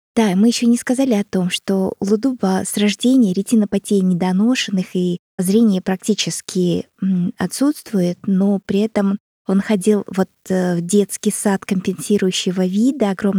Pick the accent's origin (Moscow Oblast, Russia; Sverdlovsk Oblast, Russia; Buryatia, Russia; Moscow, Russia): Buryatia, Russia; Ulan-Ude; О нашего говорю, потому что тоже можно сказать, что это мой родной город Улан-Удэ.